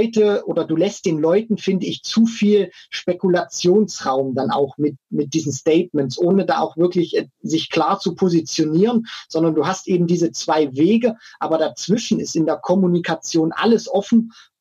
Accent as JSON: {"language": "German", "region": "Thuringia", "country": "Germany", "said": "Ich komme ja auch aus Thüringen."}